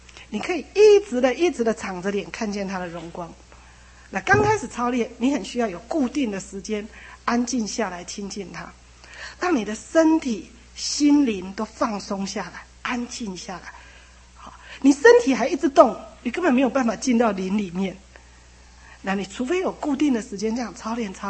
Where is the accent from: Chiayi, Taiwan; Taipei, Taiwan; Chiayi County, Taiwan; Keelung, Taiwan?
Taipei, Taiwan; 我是台北人啊，那在家里也是老幺哈，女孩子的老幺